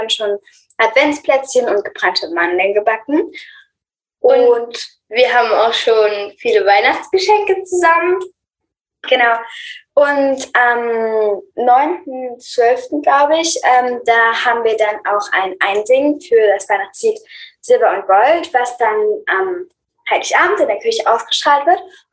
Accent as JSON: {"language": "German", "town": "Leipzig", "region": "Saxony", "country": "Germany", "said": "wir sind 11 und 12 Jahre alt und wir kommen aus Leipzig"}